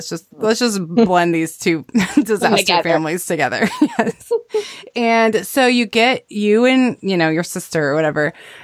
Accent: Arizona, United States; also born or lived in California; now in Texas, United States; So that's not I'm from Arizona.

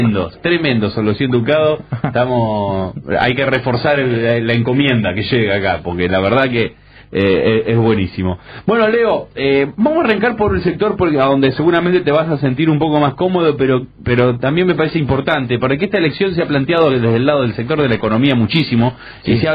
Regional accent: La Plata, Buenos Aires Province, Argentina; Pero yo no conozco, soy de La Plata incluso, te lo aclaro

